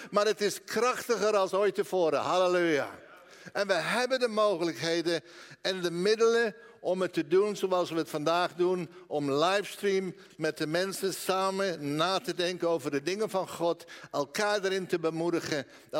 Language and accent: Dutch; The Hague, South Holland, Netherlands; Ik ben geboren en getogen in Den Haag. En prachtige stad. Ik mis het soms wel.